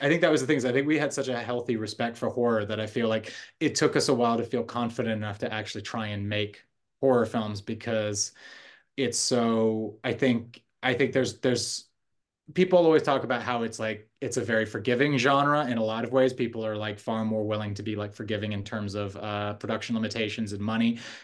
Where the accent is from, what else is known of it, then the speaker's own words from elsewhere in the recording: Scotland, United Kingdom; I'm half Scottish. You know, I grew up partially in Scotland, even though I don't sound it.